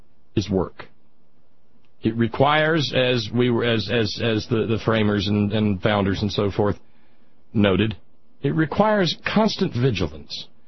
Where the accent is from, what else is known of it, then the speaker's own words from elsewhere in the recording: United States; And I only say this because I'm an American.